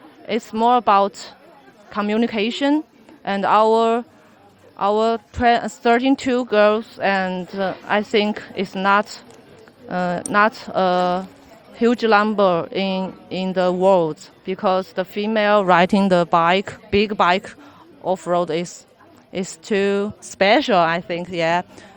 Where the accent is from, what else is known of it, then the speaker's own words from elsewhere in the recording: China; English is a second language; from China, and I ride 1200 GS in my hometown, but this time is another bike.